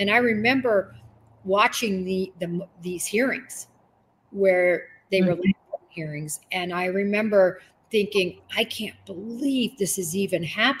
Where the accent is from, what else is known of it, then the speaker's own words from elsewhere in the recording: Nebraska, United States; I grew up in Nebraska. It's freezing.